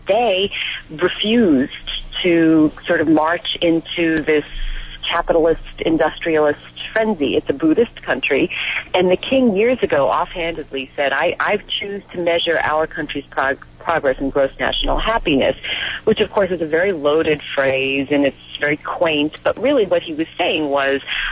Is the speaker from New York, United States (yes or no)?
yes; New York City, New York, United States; I'm from New York City, as you said